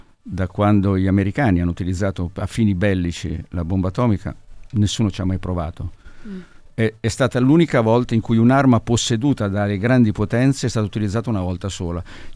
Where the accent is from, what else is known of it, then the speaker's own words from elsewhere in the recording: Tuscany, Italy; sono toscano di origine.